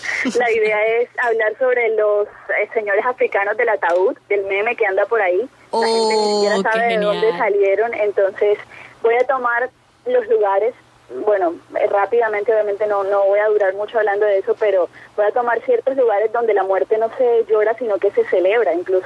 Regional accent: Caribbean Region, Colombia; porque así somos los costeños, somos espontáneos, somos expertos en echar cuentos

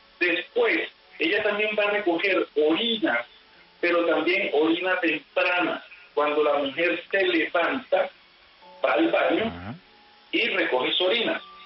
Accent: Barranquilla, Atlántico, Colombia; En los amarres de amor, en mi tierra, a un amarre de amor le llaman el maranguango.

